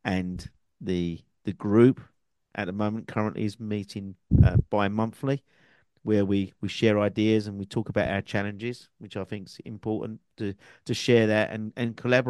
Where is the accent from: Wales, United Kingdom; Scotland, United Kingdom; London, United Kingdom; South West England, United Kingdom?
London, United Kingdom; accent: London; My English is from London, so I have an accent. I talk around the world, so sometimes my accent blurs a little bit.